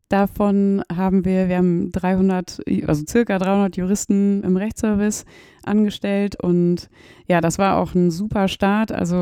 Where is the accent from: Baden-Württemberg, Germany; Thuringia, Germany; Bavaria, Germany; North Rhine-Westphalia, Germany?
North Rhine-Westphalia, Germany; Münster; Und da war meine Heimatstadt Münster natürlich ja prädestiniert